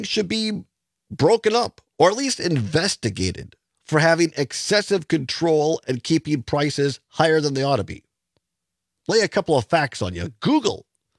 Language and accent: English; Wisconsin, United States; And I grew up out in Southwest Wisconsin, a rural area